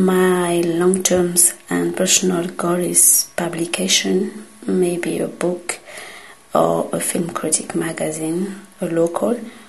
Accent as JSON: {"language": "English", "country": "Madagascar", "said": "I'm from Madagascar."}